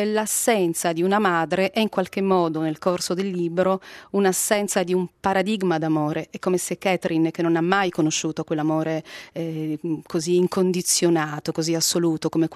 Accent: Syracuse, Sicily, Italy; born there; Io sono nata a Siracusa

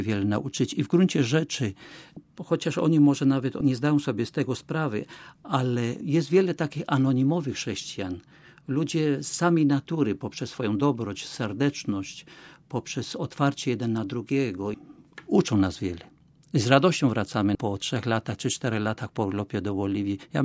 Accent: Opole Voivodeship, Poland; urodziłem się koło Opola, pamiętam moje dzieciństwo, sąsiedzi, dzieliliśmy się nawzajem.

